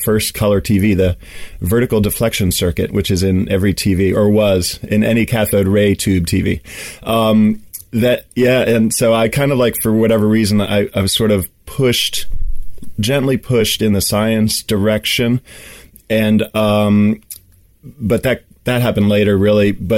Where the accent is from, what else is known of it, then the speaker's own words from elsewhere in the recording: Princeton, New Jersey, United States; first language Swedish; English is a second language; also born or lived in Sweden; So I grew up in Princeton, New Jersey, although I did spend a large chunk of my childhood in Sweden. Swedish was my first language.